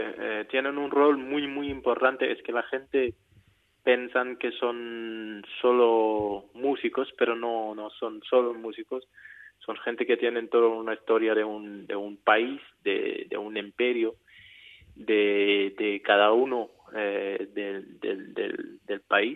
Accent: Senegal; also born or lived in Gambia; Sí, nací en Gambia, pero crecí en Senegal. O sea, soy senegalés.

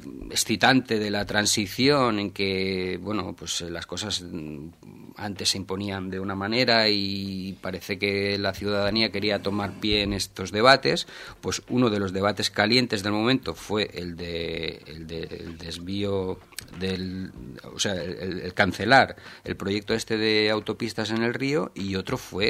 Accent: Gandia, Valencian Community, Spain; now in Picanya, Spain; Bueno, soy de Gandía, afincado en Picaña.

